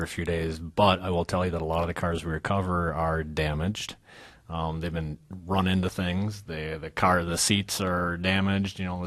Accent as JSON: {"language": "English", "town": "Madison", "region": "Wisconsin", "country": "United States", "tie": "born or raised there", "said": "I grew up here as well, yes."}